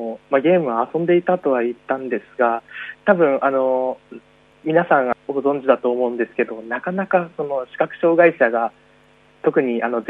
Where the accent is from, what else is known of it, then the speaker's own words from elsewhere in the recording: Fukuoka, Japan; 私はほぼ生まれつきの全盲で、出身は福岡県です。